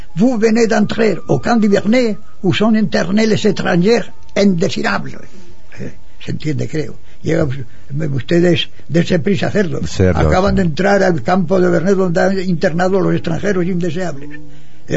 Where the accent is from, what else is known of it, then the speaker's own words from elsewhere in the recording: Almansa, Castilla-La Mancha, Spain; pero Almansa no hay más que en mi pueblo.